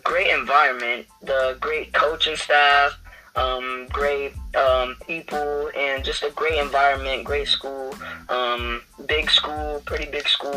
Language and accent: English; Tampa, Florida, United States; A few things about me is that I am from Tampa, Florida.